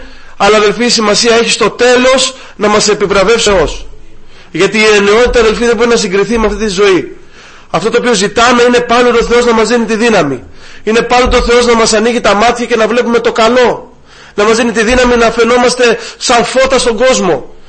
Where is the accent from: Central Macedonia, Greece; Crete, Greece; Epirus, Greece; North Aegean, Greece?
North Aegean, Greece; Mytilene; now in Athens, Greece; Εγώ μεγάλωσα στη Μυτιλίνη, δεν μεγάλωσα στην Αθήνα όπως είμαι τώρα